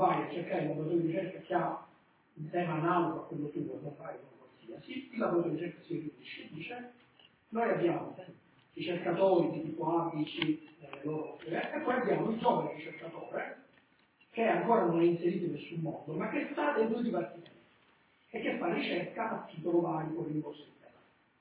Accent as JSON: {"language": "Italian", "town": "Palermo", "region": "Sicily", "country": "Italy", "also_born_or_lived": "France", "said": "io che sono di Palermo, sono rimasto, ho lavorato alla Francia, sono tornato"}